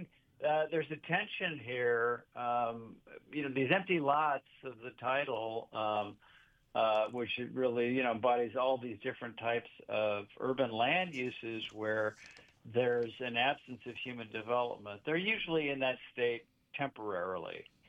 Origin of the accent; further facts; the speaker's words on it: Des Moines, Iowa, United States; also born or lived in Midwest; Yeah, I grew up in the Midwest. I grew up in Des Moines, Iowa.